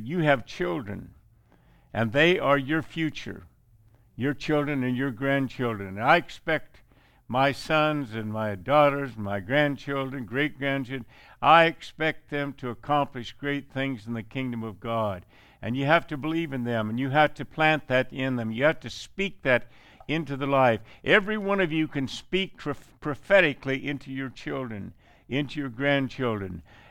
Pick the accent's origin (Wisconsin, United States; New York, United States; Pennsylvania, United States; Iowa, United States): Iowa, United States; Columbus Junction; born there; and he found a shack along the Iowa River, right on the Iowa River, southeastern Iowa. And there I was born in Columbus Junction, February 27th, 1935.